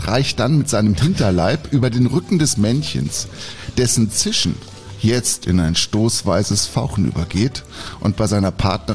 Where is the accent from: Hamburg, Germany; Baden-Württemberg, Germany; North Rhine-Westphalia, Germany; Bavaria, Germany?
North Rhine-Westphalia, Germany; Herne; Ich bin nicht nur ein Kind des Ruhrgebiets